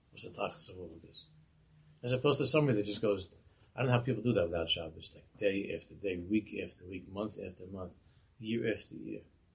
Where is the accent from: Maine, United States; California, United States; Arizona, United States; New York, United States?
New York, United States; New York City; an old friend of mine when I was in Bay Diskin that I grew up with in Queens.